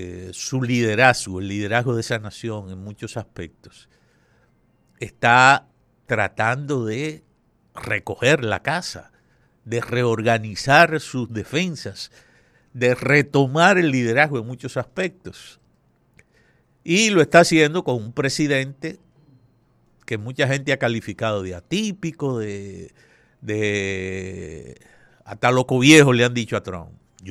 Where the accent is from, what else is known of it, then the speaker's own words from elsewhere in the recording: Dominican Republic; como país, dominicanos, de aquí y de allá, debemos de recordar